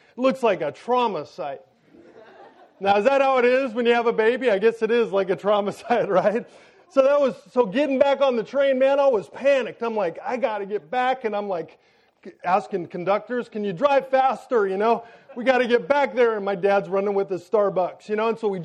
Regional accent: United States; by the way, I'm an American, so I can make fun of America

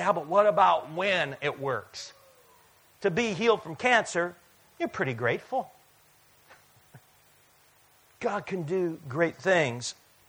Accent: Netherlands; English is a second language; I'm from Netherlands. No big deal.

